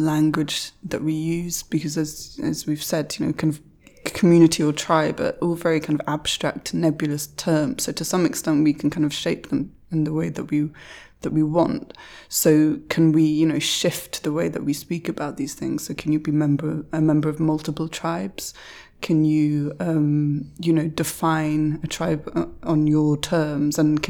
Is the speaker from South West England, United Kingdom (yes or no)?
yes; Bristol, South West England, United Kingdom; now in London, United Kingdom; that doesn't mean that I'm not from Bristol and live in London and have worked all over the place. I'm British, I'm European